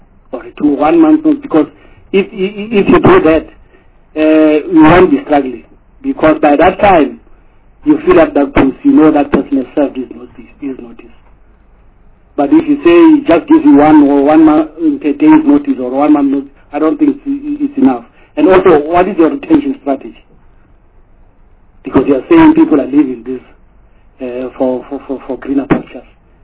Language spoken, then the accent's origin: English; Free State, South Africa; I come from the Free State, in the Eastern Free State.